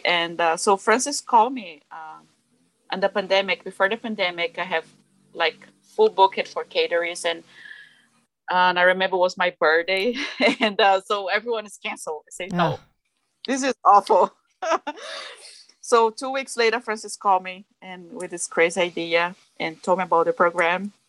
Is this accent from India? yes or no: no; Brazil; English is a second language; moved away as an adult; now in United States; Yes, I'm from Brazil. It's my country where I born. And I came to USA, I was 18 years old.